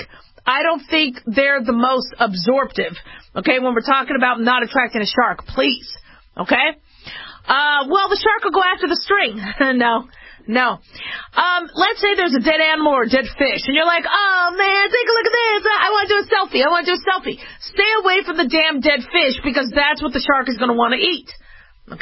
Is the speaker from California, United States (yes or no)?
yes; California, United States; born there; I was born in California